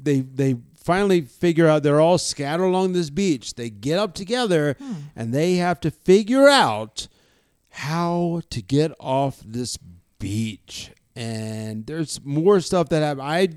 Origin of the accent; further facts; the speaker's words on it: Kent Island, Maryland, United States; Do you recall sometimes when we were growing up on Kent Island and my parents would go away for the evening